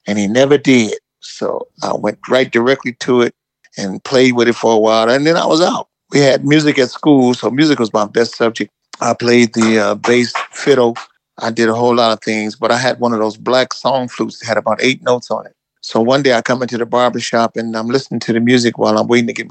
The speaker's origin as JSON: {"language": "English", "town": "Omaha", "region": "Nebraska", "country": "United States", "tie": "born or raised there", "said": "I was born in Omaha, Nebraska."}